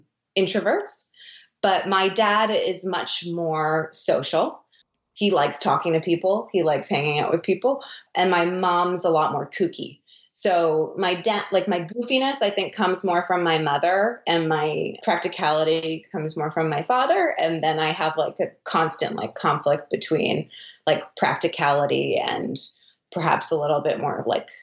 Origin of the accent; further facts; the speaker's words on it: Vancouver, British Columbia, Canada; It was Vancouver. Vancouver